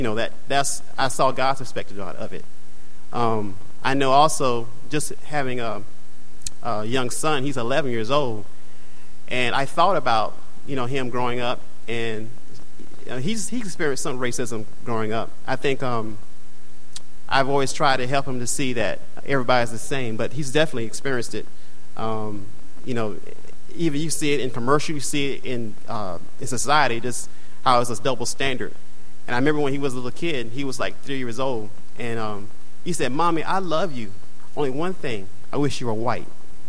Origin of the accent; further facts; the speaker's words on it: Florida, United States; I know growing up, and I grew up in Florida, and I experienced it growing up myself.